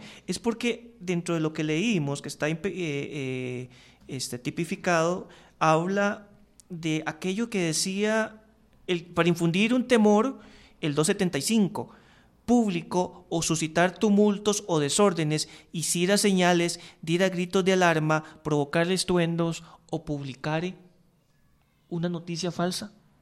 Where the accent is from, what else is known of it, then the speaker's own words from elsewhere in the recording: Curridabat, San José, Costa Rica; Yo soy de Curridabat. Los curridabatenses, cada 1 de agosto, la entrada a Curridabat se pone complicada